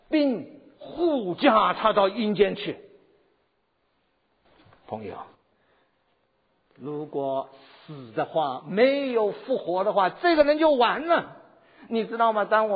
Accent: Yancheng, Jiangsu, China; also born or lived in Shanghai; 我是江苏盐城人

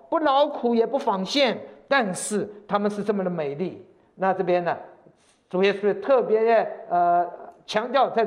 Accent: Shanghai, China; 那我一个月就在回到了我的家乡了。我是生在上海，所以到上海一个月住在那边。

